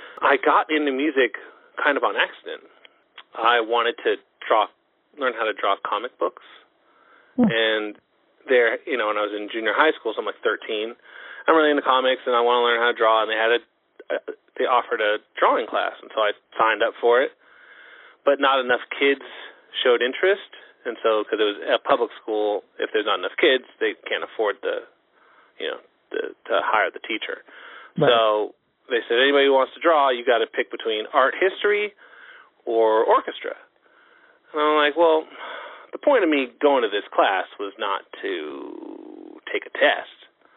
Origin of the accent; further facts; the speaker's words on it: Los Angeles, California, United States; Yeah, born and raised in Los Angeles. Moved around a little bit within the city just for school and stuff.